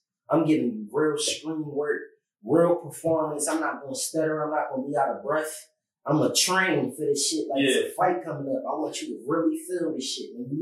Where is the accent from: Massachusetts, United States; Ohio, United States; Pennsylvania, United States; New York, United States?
Pennsylvania, United States; Philadelphia; He from North Philly. Strawberry Mansion. I'm from West Philly. We not from the same area.